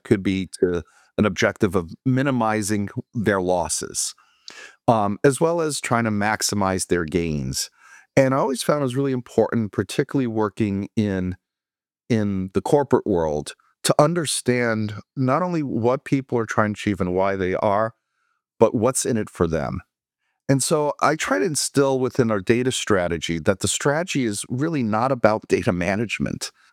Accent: New York, United States; now in Connecticut, United States; I'm originally from New York. Spent most of my career working in financial services in Manhattan.

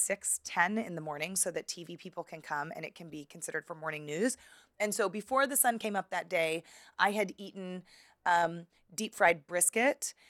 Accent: Dallas, Texas, United States; And, you know, I'm from Dallas. Like, this is ours.

